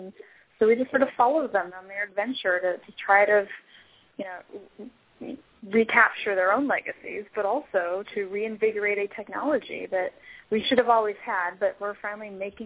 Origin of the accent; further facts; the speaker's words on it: California, United States; I come from California, and for decades we have had air quality problems